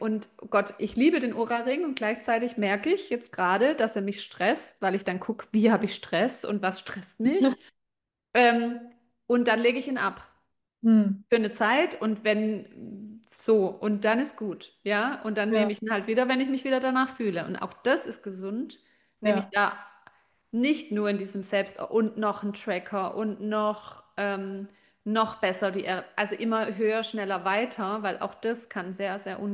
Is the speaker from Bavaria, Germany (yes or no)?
no; Baden-Württemberg, Germany; bei uns im Schwabenland, schaffe, schaffe, Häusle baue.